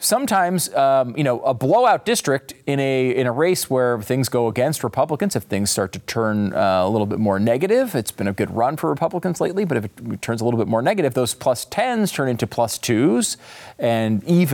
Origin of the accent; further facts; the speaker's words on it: Connecticut, United States; I gotta be honest with you. I grew up in Connecticut. I feel like we went back to school like late September.